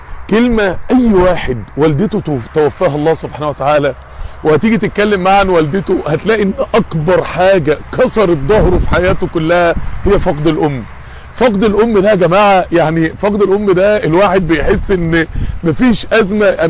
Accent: Mansoura, Dakahlia, Egypt; وانا من المنصورة

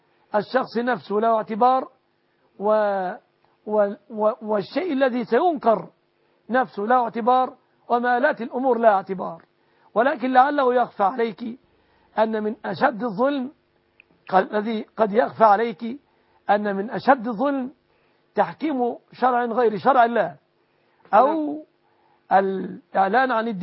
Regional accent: Egypt; أن يحفظ بلادنا مصر

